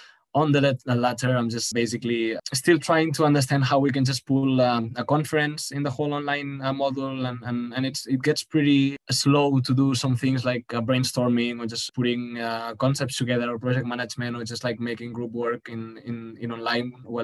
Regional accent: Barcelona, Catalonia, Spain; I'm just gonna pick one from my hometown, something that I feel the most attached to, and maybe it would be the Sant Pau Modernist Hospital in Barcelona.

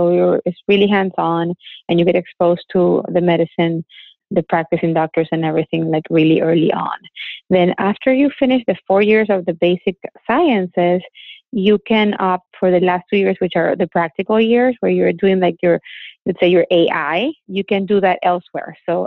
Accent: Panama; English is a second language; moved away as an adult; also born or lived in Mexico; now in Washington, United States; I am from Panama. Originally, I was born and raised in Panama, and now I am in Washington, D.C.

